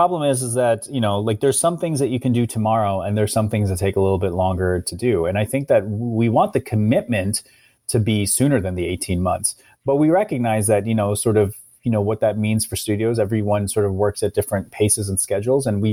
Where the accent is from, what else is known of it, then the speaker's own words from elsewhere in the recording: Ohio, United States; You know, I was a kid growing up in Ohio, you know, watching MTV every day